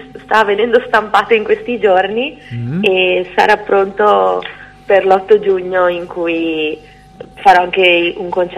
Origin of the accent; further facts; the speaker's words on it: Padua, Veneto, Italy; sono una cantautrice, sono di Padova.